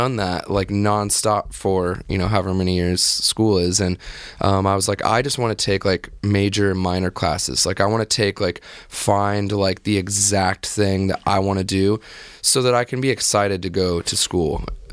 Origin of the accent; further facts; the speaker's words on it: Dayton, Ohio, United States; moved away; You know, I am a kid from Dayton, Ohio.